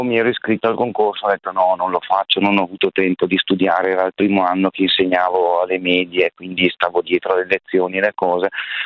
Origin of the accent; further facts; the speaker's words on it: Brescia, Lombardy, Italy; Sono di Brescia.